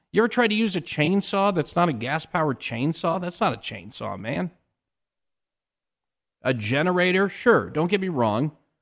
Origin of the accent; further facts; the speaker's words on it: Wyoming, United States; I grew up in Wyoming.